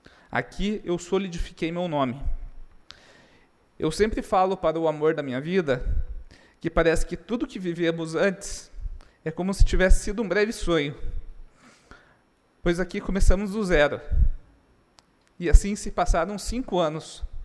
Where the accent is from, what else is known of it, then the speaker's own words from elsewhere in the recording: Curitiba, Paraná, Brazil; mesmo sendo curitibano, junto com a minha esposa, eu tive escolhas, e aqui escolhi.